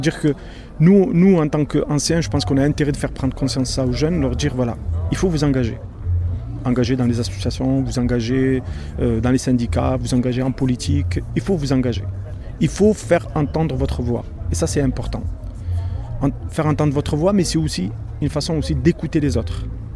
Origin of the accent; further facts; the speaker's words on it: France; je suis l'immigré, alors que je suis français à part entière